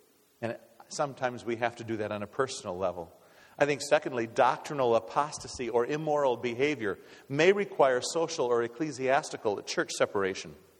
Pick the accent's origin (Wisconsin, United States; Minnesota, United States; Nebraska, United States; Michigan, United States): Minnesota, United States; And so, I was born and reared in Minnesota, and I went saw Harmon Killebrew played when I was a small boy up at the metro area there.